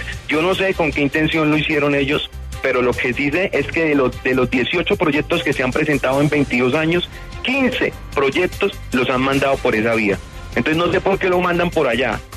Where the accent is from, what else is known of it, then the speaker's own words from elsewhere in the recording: Bucaramanga, Santander, Colombia; soy santandereano, nací en el último barrio de Bucaramanga, uno de los más humildes